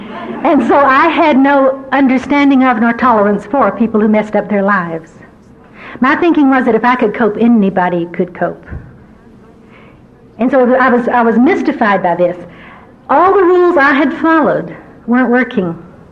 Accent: the South, United States; Growing up in the Deep South, at least in my generation, we got a very specific kind of upbringing.

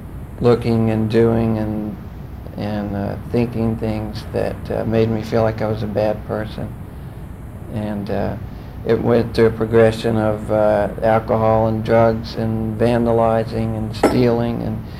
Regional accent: Oklahoma, United States; I was raised in Oklahoma, and Catholicism doesn't predominate, but another brand of Christianity does, and it was equally guilt and shame producing.

